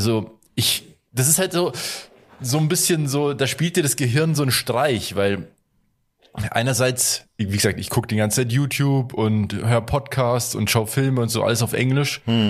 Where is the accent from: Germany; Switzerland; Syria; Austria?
Germany; ich bin Deutscher, ich lebe hier in Deutschland. Ich muss nicht perfekt. Man darf schon hören, dass ich aus Deutschland bin.